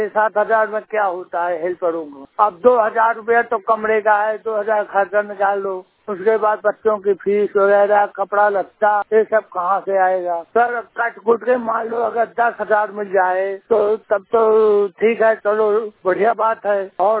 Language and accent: Hindi; Raebareli, Uttar Pradesh, India; बोल रहा हूँ। मैं रायबरेली का रहने वाला हूँ।